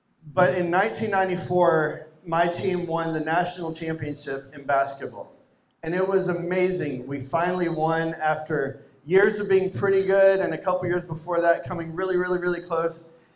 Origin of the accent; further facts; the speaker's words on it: Arkansas, United States; that is a university in Arkansas, which is my home state.